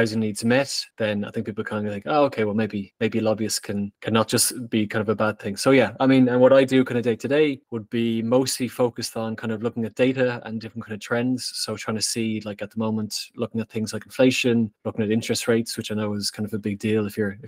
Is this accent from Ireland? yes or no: yes; Dublin, Leinster, Ireland; moved away as an adult; now in Brussels, Belgium; So as my accent probably gives away, I'm originally from Ireland, from Dublin, but I've been kind of living and working on the mainland of the continent for the last couple of years.